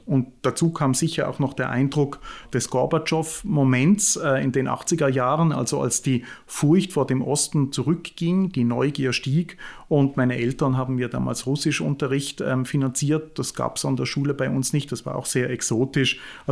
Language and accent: German; Switzerland; Also ist so, ich komme ja aus der Schweiz und meine erste Fremdsprache war Französisch.